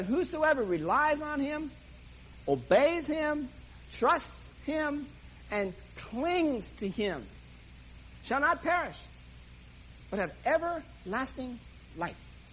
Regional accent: New York, United States; Now, being a New Yorker, I can handle anything.

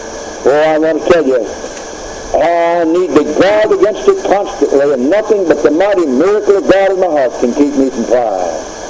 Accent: Jackson City, Tennessee, United States; I know in my hometown of Jackson City, Tennessee, we had a lady and her family who moved to Germany

